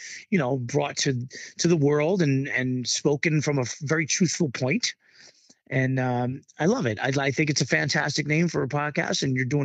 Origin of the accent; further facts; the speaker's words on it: New York City, New York, United States; You couldn't tell by now? I'm a New Yorker. New York City.